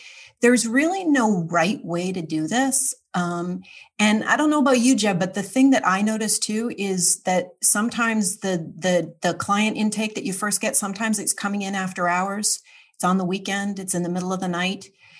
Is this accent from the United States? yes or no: yes; Rhode Island, United States; I grew up in Rhode Island.